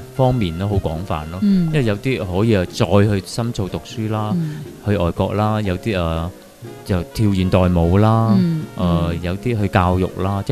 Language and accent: Cantonese; China; 因为始终我们都是中国人